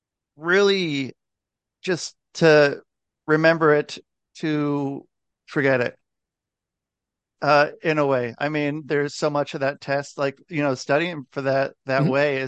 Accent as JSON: {"language": "English", "region": "Oregon", "country": "United States", "said": "And I mean, yeah, I'm from Oregon. And I mean, so like with Oregon, you don't need to be proficient in reading, writing or math to be able to be advanced to the next grade anymore."}